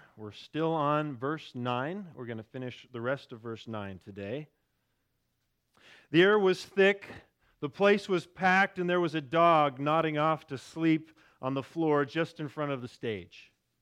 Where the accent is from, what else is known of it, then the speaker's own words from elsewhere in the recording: Gabon; It was another normal Sunday morning at the church I grew up in Gabon, West Africa.